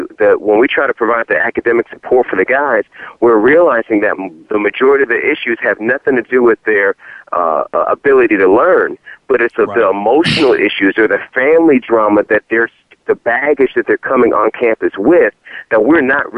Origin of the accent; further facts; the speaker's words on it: Miami, Florida, United States; born there; And I was born in Miami, so I was a huge Miami Hurricane fan.